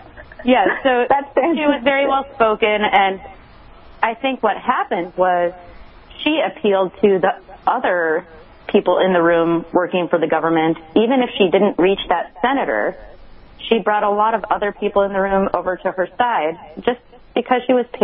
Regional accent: Wisconsin, United States; Yes, and I'm from Wisconsin, so I work with the Wisconsin Gun Owners Association myself.

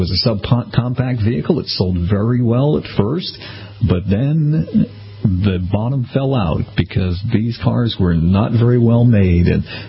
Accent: New England, United States; but I'm from New England, so I will counter that.

